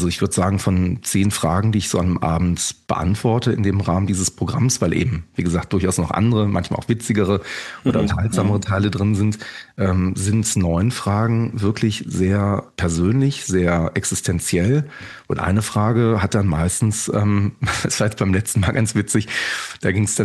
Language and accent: German; Krefeld, North Rhine-Westphalia, Germany; born there; also born or lived in Cologne / Düsseldorf; now in Solingen, Germany; ich bin kein Ursolinger, ich bin tatsächlich in Krefeld geboren, habe in Köln studiert, habe dann lange in Düsseldorf gelebt mit meiner Frau zusammen und wir haben hier in Solingen ein Haus gefunden